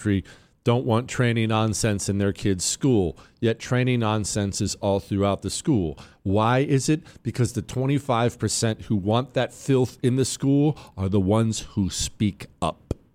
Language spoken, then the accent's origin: English; Bozeman, Montana, United States; but you should understand that I grew up in the Rocky Mountains. And whenever, because Bozeman, Montana was real small back then, it's gotten bigger now.